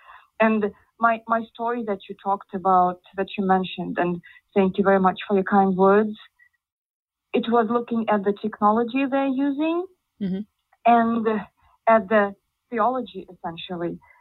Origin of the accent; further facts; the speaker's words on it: Moscow, Russia; I'm Russian, I'm from Moscow